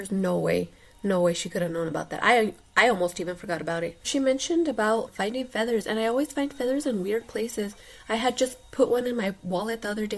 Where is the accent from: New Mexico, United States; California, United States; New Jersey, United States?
New Mexico, United States; I'm from New Mexico.